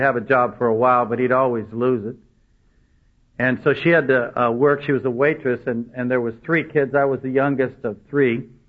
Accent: California, United States; I grew up here in San Gabriel Valley, and I went to high school with Raul Reed

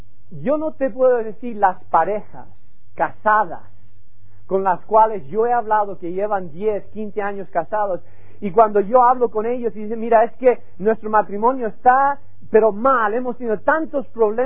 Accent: Burgos, Castile and León, Spain; now in United States; aunque me crié en España, vivo en los Estados Unidos y a veces se me oxida el español un poco. No solamente en España, pero en Burgos. No solamente Burgos, pero pueblo. Y orgulloso de ello. Soy de verdad por dentro muy pueblerino.

